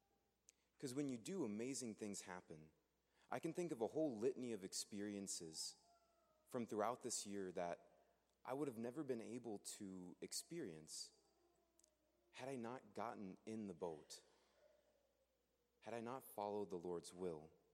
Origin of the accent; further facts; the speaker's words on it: Dickinson, North Dakota, United States; Now, it helps that Dickinson actually is my hometown, but that's besides the point.